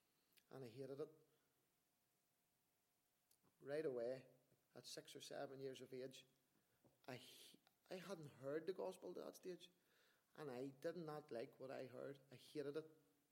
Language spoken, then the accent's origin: English; Lisburn, Northern Ireland, United Kingdom; born there; I was born in Lisburn, 1973, and lived in Greig Street, County Down.